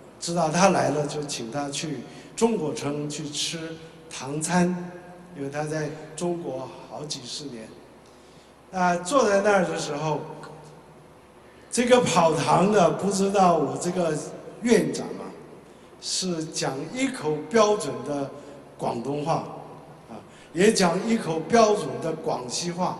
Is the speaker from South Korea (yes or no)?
yes; South Korea; 我生长在韩国，你知道吗？韩国，我不是韩国人，我虽然生在韩国，我不是韩国，我是中国人。